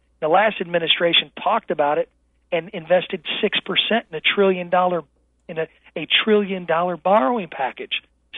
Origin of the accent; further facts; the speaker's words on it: Taylorville, Illinois, United States; a single mother in my hometown of Taylorville may have to drive 30 miles to get to work